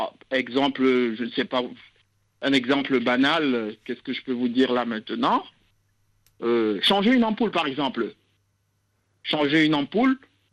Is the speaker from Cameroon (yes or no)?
yes; Cameroon; moi, je suis né au Cameroun, j'ai grandi au Cameroun.